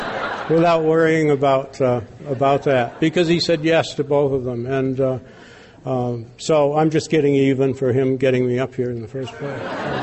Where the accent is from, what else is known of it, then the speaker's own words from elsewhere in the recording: New Hampshire, United States; Only some of you know that I'm from New Hampshire.